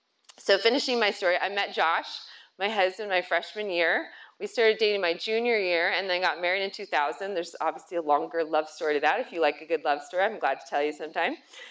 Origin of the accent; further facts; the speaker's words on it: Sterling, Colorado, United States; I grew up in Sterling, Colorado. Anybody else from Sterling, Colorado?